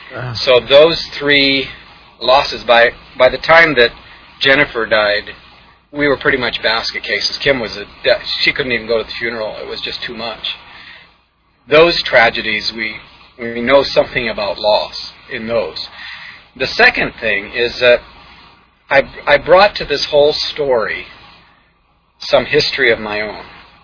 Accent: Papua, Indonesia; I grew up in what was the Netherlands, New Guinea. It was a Dutch colony. It was the west half of the island of New Guinea, which is the second largest island in the world. It's right above Australia.

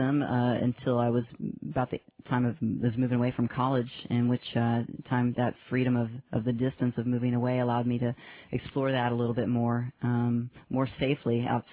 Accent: Houston, Texas, United States; Yeah, well, I grew up in Houston, and I grew up in a Christian home.

